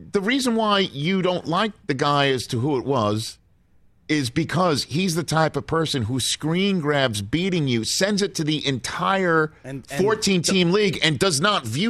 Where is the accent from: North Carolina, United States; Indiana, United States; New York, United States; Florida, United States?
New York, United States; Staten Island; My hometown of Staten Island, New York.